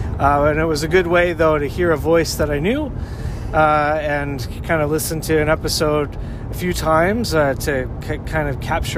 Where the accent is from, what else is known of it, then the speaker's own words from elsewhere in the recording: Victoria, British Columbia, Canada; now in Nanaimo, Canada; Well, I'm from Victoria, which is a town close to Nanaimo.